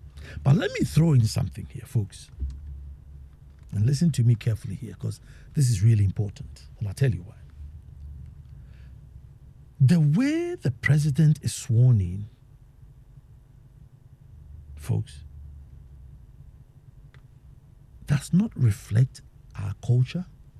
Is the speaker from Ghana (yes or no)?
yes; Eastern Region, Ghana; so that as much as I see myself as an Akwamunin, I should see myself the same as a Ghanaian. So sometimes we are only Ghanaian when we travel outside of Ghana.